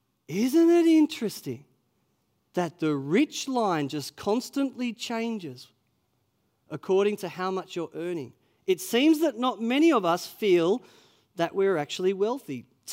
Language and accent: English; Australia; I think many of us might say, we're not rich. We're just Aussie battlers, just trying to make our way in life.